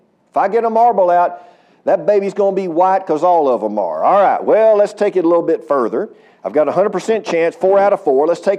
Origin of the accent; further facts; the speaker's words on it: Texas, United States; So I live in Texas too. I live in Sulphur Springs, Texas. I'm a Texan all my life.